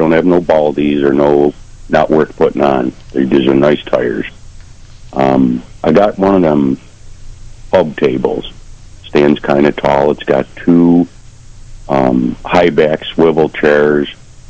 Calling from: Attica, United States; Calling from Attica.

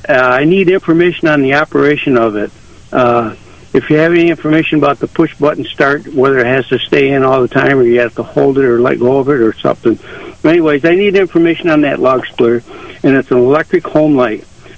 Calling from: Mount Morris, New York, United States; Mount Morris.

